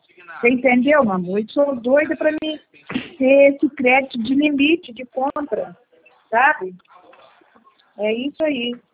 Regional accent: Rio de Janeiro, Brazil; eu sou do Rio de Janeiro.

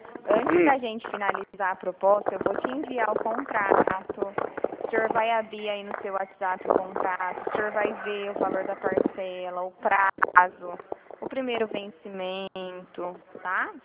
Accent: Bebedouro, São Paulo, Brazil; Eu sou aqui de Bebedouro.

